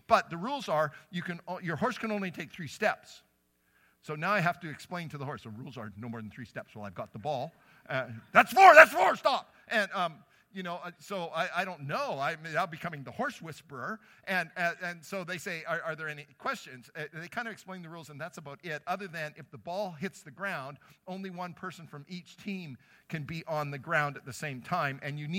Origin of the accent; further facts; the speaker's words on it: Calgary, Alberta, Canada; I grew up as a city guy. I grew up in Calgary, so I'm used to the Calgary Stampede